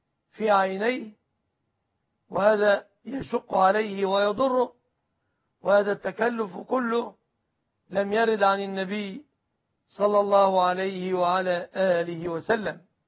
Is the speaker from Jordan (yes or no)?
no; Egypt